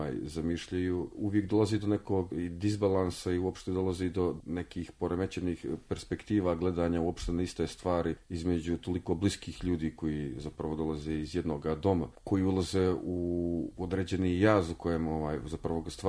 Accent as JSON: {"language": "Serbian", "country": "Montenegro", "said": "dolazim iz Crne Gore, pišem u Crnoj Gori"}